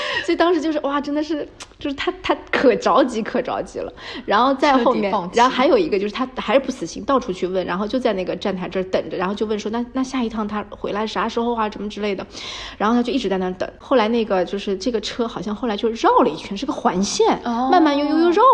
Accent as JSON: {"language": "Chinese", "country": "China", "said": "比我们中国人都受不了"}